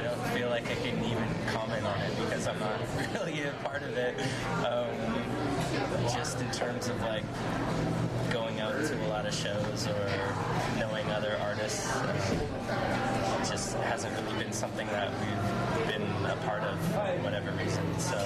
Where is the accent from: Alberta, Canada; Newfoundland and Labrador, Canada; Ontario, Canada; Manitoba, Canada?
Manitoba, Canada; Winnipeg; I'm actually originally from Winnipeg too